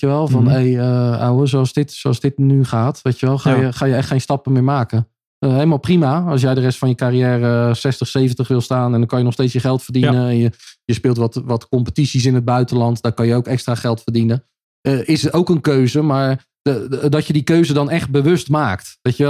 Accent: Rotterdam, South Holland, Netherlands; now in Amsterdam, Netherlands; Ja, ik ben lekker die in Amsterdam gaan wonen. Yes, ik ben een echte Rotterdammer.

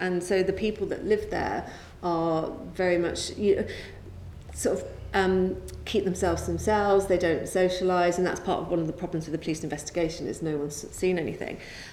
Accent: High Wycombe, South East England, United Kingdom; Like, my hometown is High Wycombe, but I didn't think anyone would ever want to read a crime novel set in High Wycombe

